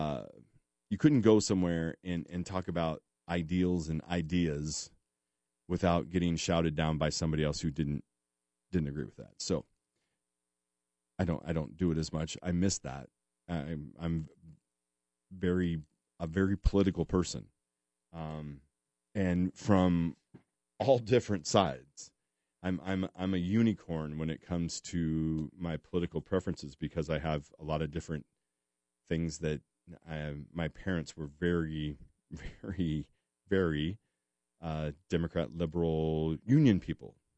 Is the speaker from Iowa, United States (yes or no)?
yes; Mitchellville, Iowa, United States; I'm a local kid, grew up in, I would say it wrong. I grew up in Mitchellville. We call it Mitchellville. Went to Southeast Polk.